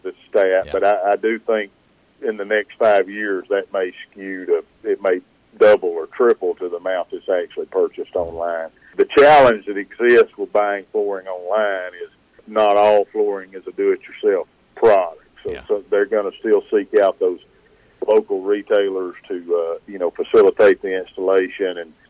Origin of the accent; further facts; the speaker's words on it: Calhoun, Georgia, United States; I'm from Calhoun.